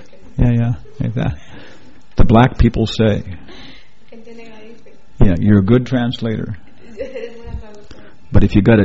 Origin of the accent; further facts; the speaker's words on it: Guam; born there; Yeah, I was born on Guam. Yeah, my parents are from the United States.